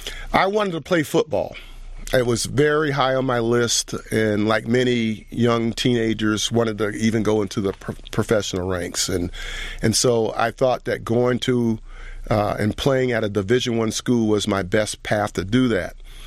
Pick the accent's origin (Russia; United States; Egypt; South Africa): United States; the South; And so I think those experiences of growing up in the South, they were very, looking back, they were very transformative